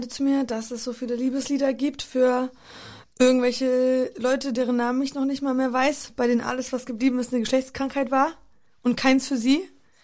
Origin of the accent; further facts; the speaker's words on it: Poland; da, wo ich groß geworden bin, in Polen